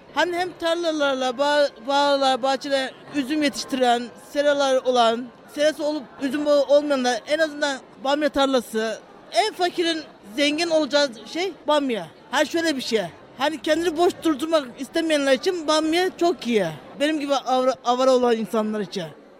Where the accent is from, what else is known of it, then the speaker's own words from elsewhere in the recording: Ordu, Turkey; now in Urla, Turkey; Ben Urla'nın Kuşlar Köyü'nde oturuyorum. Ama ben kendim Karadenizliyim. Orduluyum ben. Buraya işte 26 sene oldu. Burada büyüdük. Yani buralı olduk sayılır.